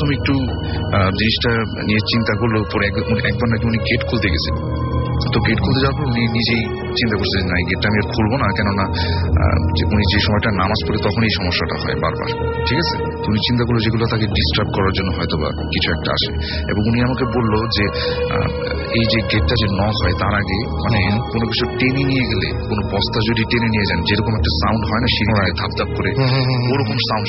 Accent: Dhaka, Dhaka Division, Bangladesh; পুরান ঢাকা থেকে এসেছি

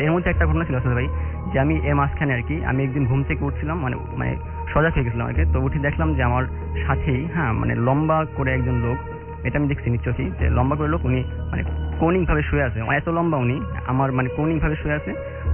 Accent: Narayanganj, Dhaka Division, Bangladesh; আমি নারায়ণগঞ্জ থেকে আসছি, আমি ব্র্যাক ইউনিভার্সিটিতে ফার্মেসিতে পড়ি।

